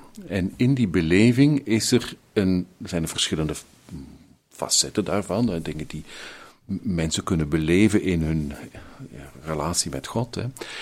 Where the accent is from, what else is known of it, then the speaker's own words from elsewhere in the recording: Flanders, Belgium; wij als Vlamingen niet zo fier zijn op wat we hebben